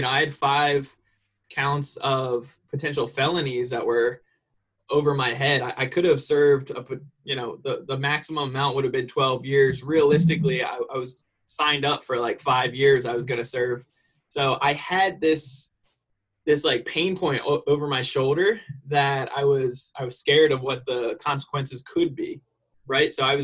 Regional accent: New Jersey, United States; So basically I'm from New Jersey originally, grew up super poor, American poor, that is

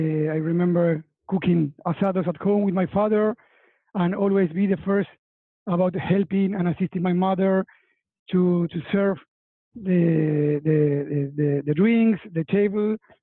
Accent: Buenos Aires, Argentina; born there; English is a second language; As you said, I've been born in Buenos Aires. I am 39 years old.

